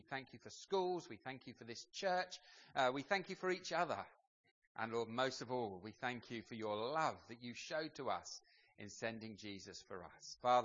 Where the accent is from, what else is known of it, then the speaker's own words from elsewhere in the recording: Laxfield, East of England, United Kingdom; also born or lived in Great Blakenham; I come from Laxfield.